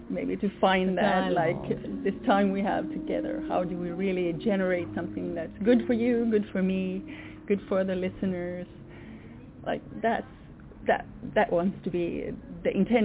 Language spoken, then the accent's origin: English; Sweden; first language Swedish; English is a second language; because my mother language is Swedish, and in the word for love in Swedish is Chad Lake.